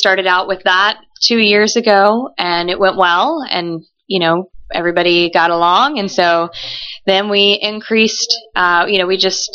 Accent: Houston, Texas, United States; I'm from Houston, Texas.

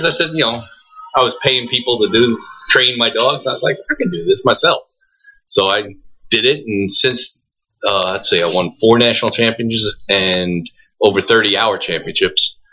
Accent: New York City, New York, United States; also born or lived in New Jersey; And then I've always grew up like in right New York City area, and I'd go to Aqueduct and Belmont and the Meadowlands when it was

